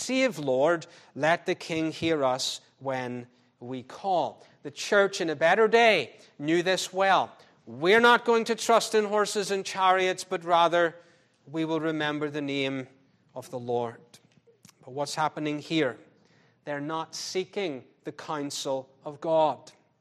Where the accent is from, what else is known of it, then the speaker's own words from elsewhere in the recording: United Kingdom; I, as a British person